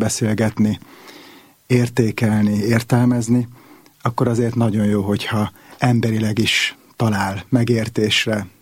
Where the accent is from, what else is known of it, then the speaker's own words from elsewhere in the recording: Vác, Pest, Hungary; Én már Vácon születtem bátyámat követően, és a Deákvári egyházközségben nőttem fel, az az én otthonom.